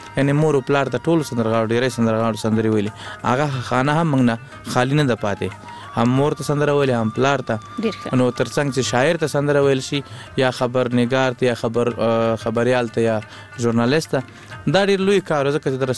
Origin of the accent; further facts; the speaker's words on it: Kunduz, Afghanistan; also born or lived in Laghman; زمنګ اصلا د لغمان ولایت یو بیا تلې کندوز ته د ناقلونو په دوره کې